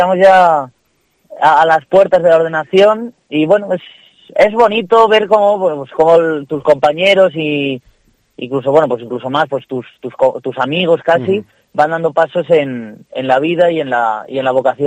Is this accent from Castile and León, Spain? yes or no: yes; Benavente, Castile and León, Spain; yo soy de Benavente, entonces la zona de Villalpando me pilla muy cerca.